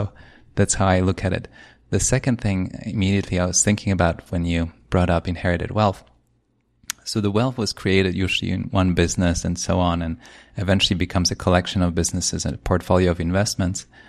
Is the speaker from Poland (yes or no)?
yes; Poland; I grew up in Poland. Poland had world wars, communism.